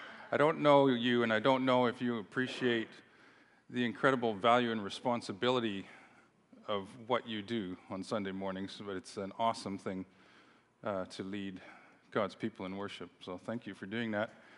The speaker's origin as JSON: {"language": "English", "country": "Canada", "tie": "born there", "also_born_or_lived": "South Africa", "said": "I was born in Canada, but we lived in South Africa for a number of years, and because my parents were born there"}